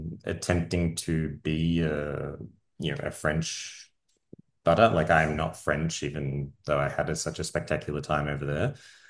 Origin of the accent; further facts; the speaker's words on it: Melbourne, Victoria, Australia; also born or lived in Montpellier, France; I was born in Melbourne, so I'm from here. I guess I moved to France with my partner at the time.